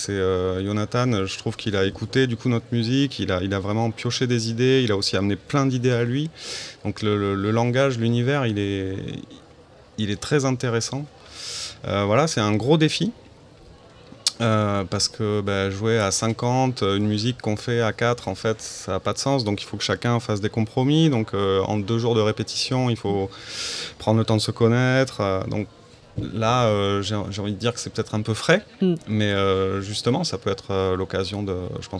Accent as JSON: {"language": "French", "town": "Toulouse", "region": "Occitanie", "country": "France", "tie": "born there", "said": "moi je suis né à Toulouse, donc c'est pas très loin, mais c'est quand même pas le Gers."}